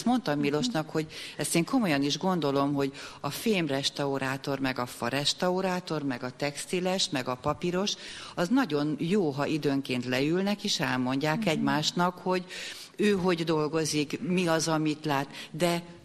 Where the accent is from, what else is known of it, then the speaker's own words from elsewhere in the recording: Baranya, Hungary; Baranyából vagyok